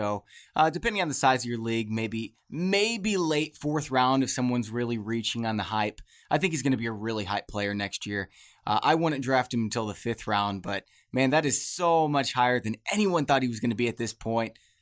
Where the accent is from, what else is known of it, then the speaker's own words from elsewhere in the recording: St. Louis, Missouri, United States; I have a rooting interest against them because I'm from St. Louis.